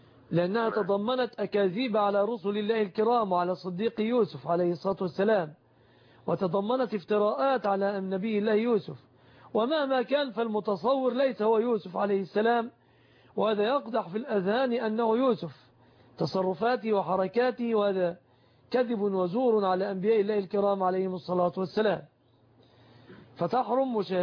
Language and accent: Arabic; Egypt; أن يحفظ بلادنا مصر